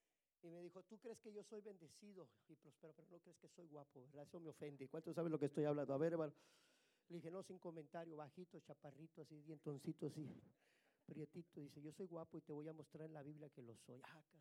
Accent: Laredo, Texas, United States; Yo digo así, porque soy de Laredo.

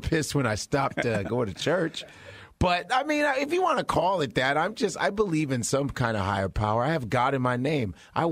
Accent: Chicago, Illinois, United States; also born or lived in Nebraska; now in New York, United States; No, well, I was born in Nebraska, raised in Chicago, and been in New York 18 years.

